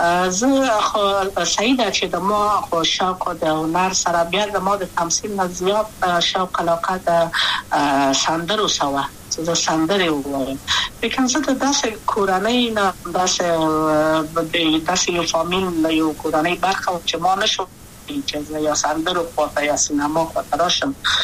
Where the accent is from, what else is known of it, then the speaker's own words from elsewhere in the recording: Kabul, Afghanistan; also born or lived in Wardak; زه خو اصلا د وردګو ولایت یم، د پلار مې د وردګو ولایت ته خلک انسان شي کې، دلې د کابل په تخت پل سیمه کې یم او لویا شویم کابل که یم. مکتب می دولسم پا کابل